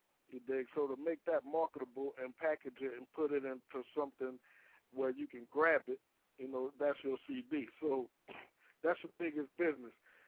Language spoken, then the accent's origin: English; New Orleans, Louisiana, United States; now in Houston, United States; I hail from New Orleans, Louisiana. Right now, I'm out here in H-Town